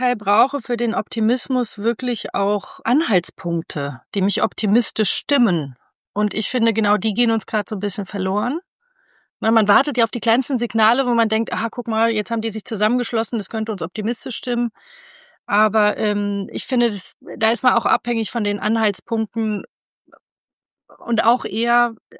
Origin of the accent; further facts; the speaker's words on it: Rhineland, Germany; Ich komme aus dem Rheinland, da hat man so ein bisschen mehr Zuversicht.